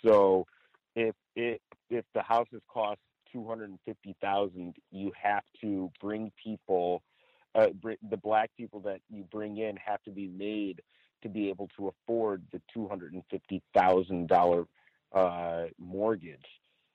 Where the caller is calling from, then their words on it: Chino, California, United States; I'm calling from Chino, California.